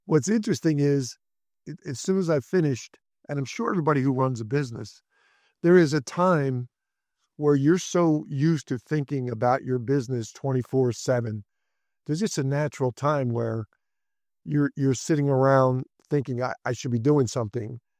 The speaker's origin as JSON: {"language": "English", "town": "Philadelphia", "region": "Pennsylvania", "country": "United States", "tie": "born or raised there", "said": "Like, I'm a Sixers fan. I grew up in Philly"}